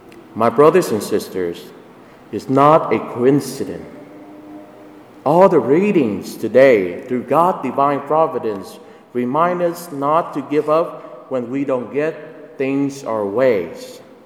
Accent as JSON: {"language": "English", "country": "Vietnam", "tie": "born or raised there", "second_language": "English", "moved": "yes", "said": "I finally understand the lives of the priests that I used to know when I was growing up in Vietnam"}